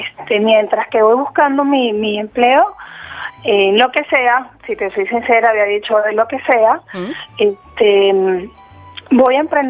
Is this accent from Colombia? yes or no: no; Venezuela; moved away as an adult; now in Argentina; llegué a Argentina hace exactamente 4 meses y medio, y me vine de Venezuela por conseguir o encontrar un sueño